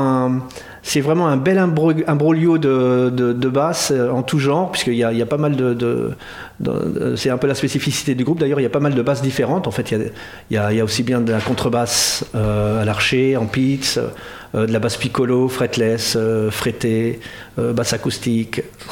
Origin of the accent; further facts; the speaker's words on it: Paris, Île-de-France, France; moi je suis parisien, donc j'habite là-bas depuis toujours, quasiment.